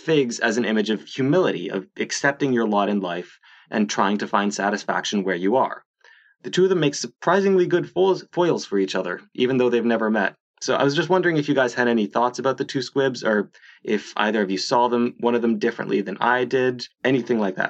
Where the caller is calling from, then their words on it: Ontario, Canada; I'm from Ontario.